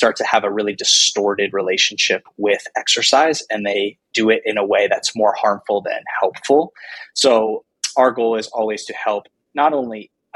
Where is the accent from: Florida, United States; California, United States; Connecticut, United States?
Connecticut, United States; moved away as an adult; I'm from the East Coast originally, so I'm originally from Connecticut. I went to school out there.